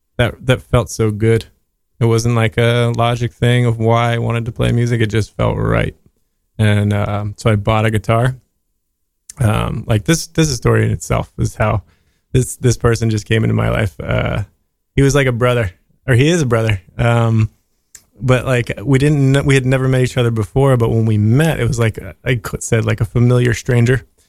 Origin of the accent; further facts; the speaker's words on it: United States; I grew up in America with my father's